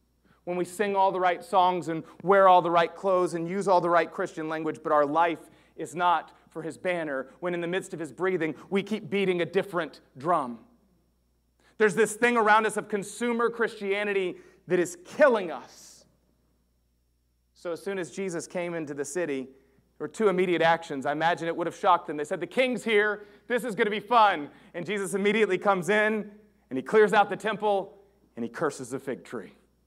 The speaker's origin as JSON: {"language": "English", "region": "the South", "country": "United States", "tie": "born or raised there", "said": "Now listen, y'all, I grew up in the South."}